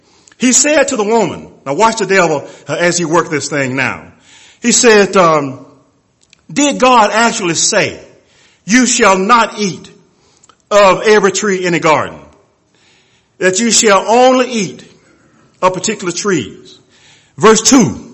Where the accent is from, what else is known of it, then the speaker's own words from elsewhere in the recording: Columbus, Georgia, United States; I grew up in Columbus, Georgia, and Georgia is known as the peach state. And we have peach trees everywhere, all over our property and so forth.